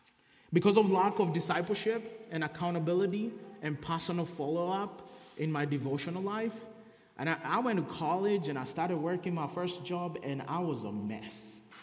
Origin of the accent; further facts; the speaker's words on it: Kenya; A little bit about myself. I was born and raised in Kenya.